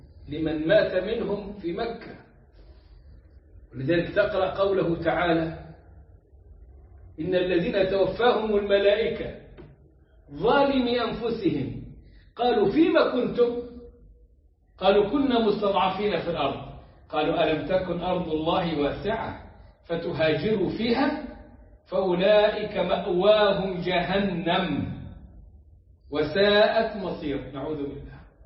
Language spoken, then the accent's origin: Arabic; Egypt; also born or lived in Medina, Saudi Arabia / Malaysia; now in Turkey; أنا هاجرت من مصر بدءا بمدينة النبي عليه الصلاة والسلام، ماليزيا، وبعدين تركيا. هجرة فرارا من الأذية، فرارا من الظلم، فرارا من الفتنة في الدين.